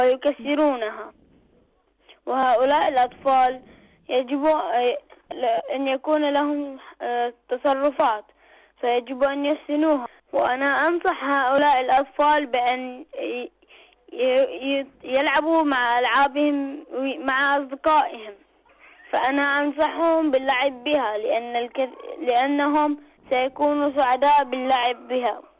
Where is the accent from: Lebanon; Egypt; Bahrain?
Bahrain; من البحرين.